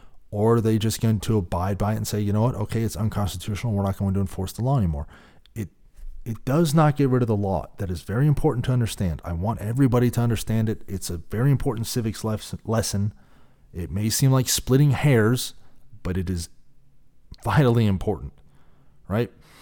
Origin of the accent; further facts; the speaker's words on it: California, United States; for those of us that are from California, we've seen her for a while, and I'm from the Bay Area originally.